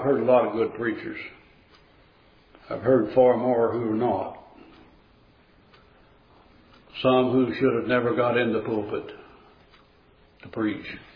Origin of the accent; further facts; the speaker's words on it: Missouri, United States; I'm from Missouri. You've got to show me.